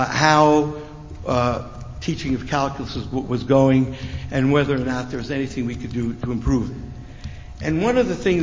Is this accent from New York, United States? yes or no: yes; New York, United States; Because when we were growing up in New York, we didn't have televisions.